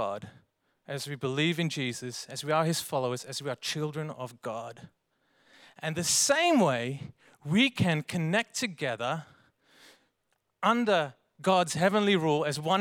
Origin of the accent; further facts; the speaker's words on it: Netherlands; now in Australia; in 2009 I moved here to Australia from the Netherlands, and the Netherlands is not an English-speaking country, so we speak Dunglish.